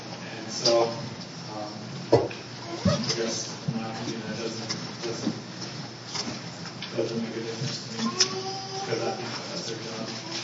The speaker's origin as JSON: {"language": "English", "country": "Canada", "said": "I'm not knowledgeable because I'm a Canadian."}